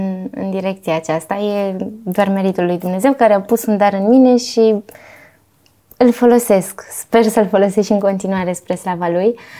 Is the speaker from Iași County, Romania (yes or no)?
yes; Glodenii Gândului, Iași County, Romania; din Glodenii Gândului, județul Iași. Un sătuc plin de viață, culoare, oameni buni, oameni calzi, o biserică extraordinară unde mi-a plăcut mult să cresc. Și dacă aș lua-o de la capăt, același sat l-aș alege.